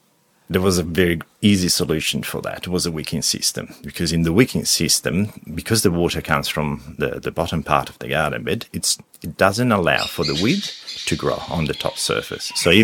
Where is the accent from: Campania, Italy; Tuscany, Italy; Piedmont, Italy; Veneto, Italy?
Piedmont, Italy; I grew up in Italy, north of Italy, mm-hmm. and from a region called Piemonte, in a small farm, but with a very long tradition. So my family has been living in that piece of land and in the house for about seven generations.